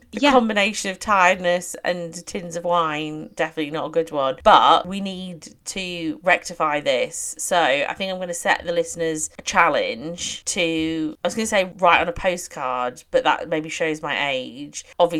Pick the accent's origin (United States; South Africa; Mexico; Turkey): Turkey; Istanbul; As you do know, I grew up in Istanbul.